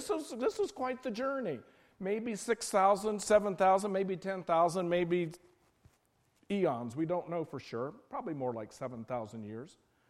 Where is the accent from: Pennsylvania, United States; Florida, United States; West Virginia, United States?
West Virginia, United States; I'm from West Virginia.